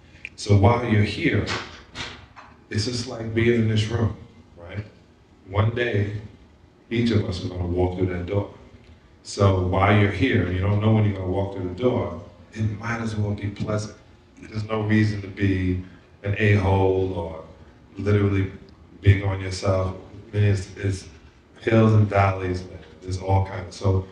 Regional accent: Brooklyn, New York, United States; I'm from Brooklyn, New York.

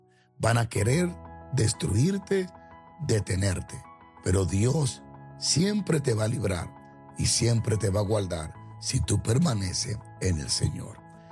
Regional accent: Dominican Republic; En mi país, de donde yo vengo, República Dominicana

